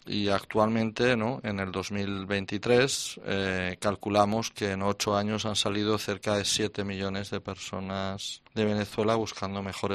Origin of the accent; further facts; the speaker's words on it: Albacete, Castilla-La Mancha, Spain; now in Rome, Italy; siempre que cruzo el charco, pues me doy una visita aquí por mi tierra de Albacete.